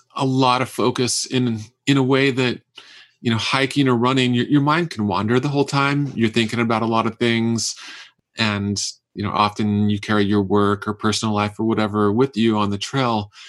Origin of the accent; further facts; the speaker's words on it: Utah, United States; Growing up in Utah, I couldn't even picture traveling until later in life.